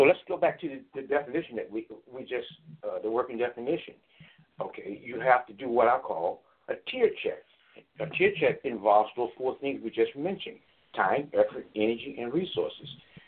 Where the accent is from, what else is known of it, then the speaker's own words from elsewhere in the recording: Chicago, Illinois, United States; Well, growing up in the Chicagoland area was interesting. You know, I think Chicago is one of the better places you can live